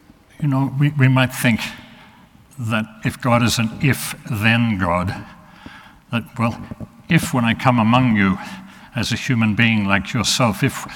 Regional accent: Australia; accent: Australian; I know sometimes my Australian accent confuses people about what I'm saying

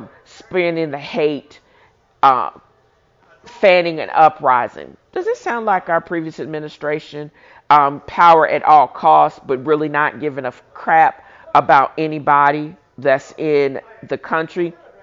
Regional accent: United States; I'm African American, but I also did my 23andMe, and I have strong ties to West Africa.

